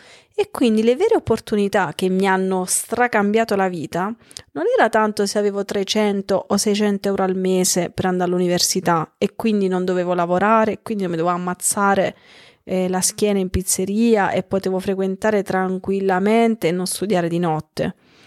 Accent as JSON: {"language": "Italian", "region": "Basilicata", "country": "Italy", "said": "io vengo da Basilicata"}